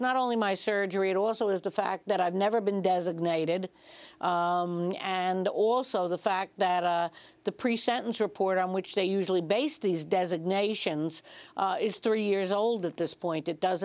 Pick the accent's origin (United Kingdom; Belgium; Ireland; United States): Ireland; I expect the worst, being Irish, but hope for the best